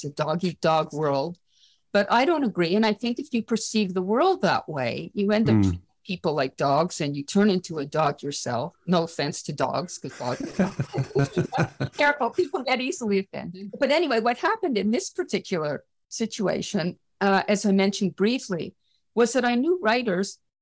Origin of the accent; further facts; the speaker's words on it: Canada; I'm Canadian